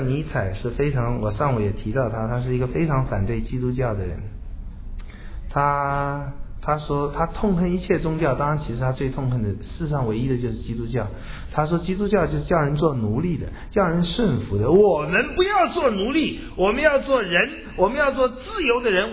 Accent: Taiwan; 我们台湾在过去，我记得我们小的时候，那时候真的是比较穷，很辛苦

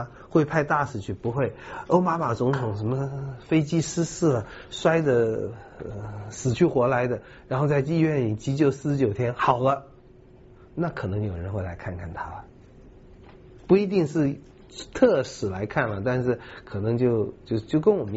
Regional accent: China; 那么很多时候我们中国人尤其背着这个传统文化里面那个面子的重担

